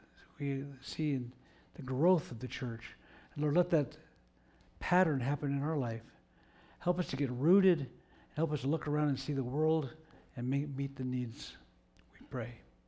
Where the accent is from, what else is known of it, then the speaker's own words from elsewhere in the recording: Sandy, Oregon, United States; moved away; Eventually, God led me to be a pastor and to leave my hometown of Sandy, Oregon, where we lived all of our life, and come to California, the mission field.